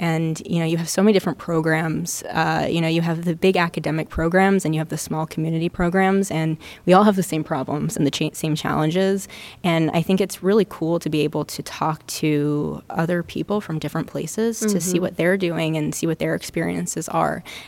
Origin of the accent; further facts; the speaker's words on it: Atlanta, Georgia, United States; also born or lived in New York / Philadelphia / Chicago; I'm originally from Atlanta. I was in New York for undergrad, Philly at Temple for medical school, and UIC for my residency